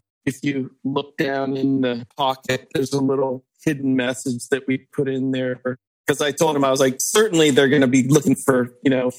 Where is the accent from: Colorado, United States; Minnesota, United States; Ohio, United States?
Ohio, United States; He was from Ohio. I'm from Ohio.